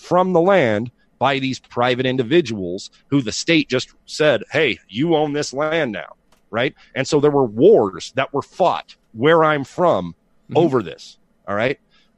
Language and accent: English; Southwest, United States; I want to preface these questions by pointing out that I am from the Southwest